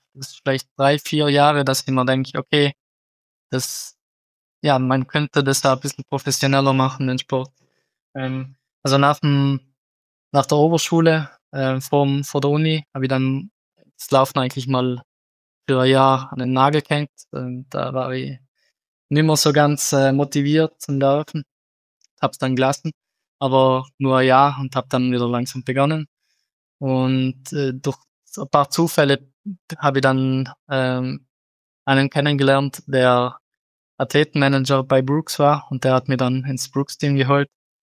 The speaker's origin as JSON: {"language": "German", "town": "Tiers", "region": "Trentino-Alto Adige", "country": "Italy", "said": "also ich komme aus Thiers, einem kleinen Bergdorf in den Dolomiten. Da gibt's fast nichts, was flach ist."}